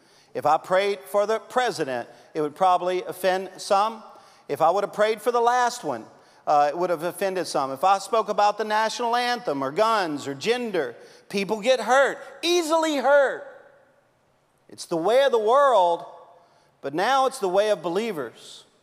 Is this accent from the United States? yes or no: yes; Louisiana, United States; I'm a Cajun. We will show up at your house with the mafia and knock you out.